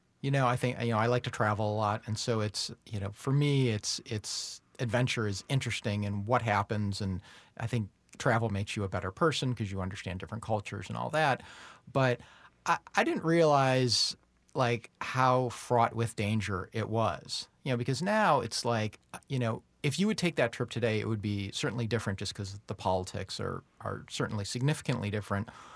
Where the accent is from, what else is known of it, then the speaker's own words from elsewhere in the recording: Illinois, United States; I grew up outside of Chicago, and Steve has a studio in Chicago.